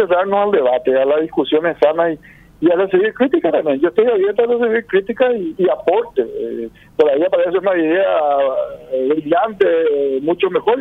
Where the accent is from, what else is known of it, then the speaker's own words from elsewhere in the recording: Paraguay; un desafío que tenemos como ciudadanos paraguayos.